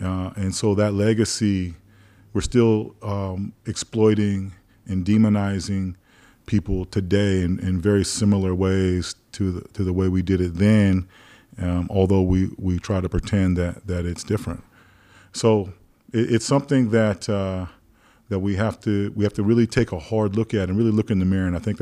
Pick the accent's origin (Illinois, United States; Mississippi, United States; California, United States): California, United States; Castro Valley; also born or lived in South Hayward; It was in the 70s when I was a kid. We moved from South Hayward, which was a mixed neighborhood, but it was a neighborhood that black people could live in, to Castro Valley, where the town my mother was from, actually.